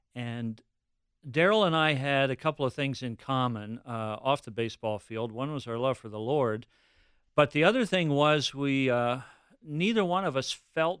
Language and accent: English; Williamsport, Pennsylvania, United States; Williamsport, Pennsylvania, my hometown. My folks lived there until they died just a couple of years ago.